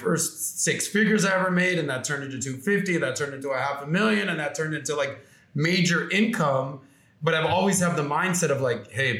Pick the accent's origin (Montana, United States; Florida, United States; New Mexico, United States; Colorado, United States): Florida, United States; Miami; But yeah, born and raised in Miami, I was always a good athlete.